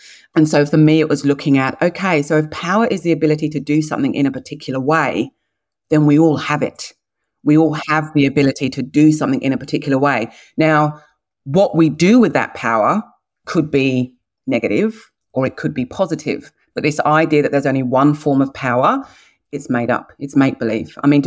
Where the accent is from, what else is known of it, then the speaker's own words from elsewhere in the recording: England, United Kingdom; now in Australia; So, you know, I've been in Australia now for 20 years. So I'm now an Australian and an English citizen.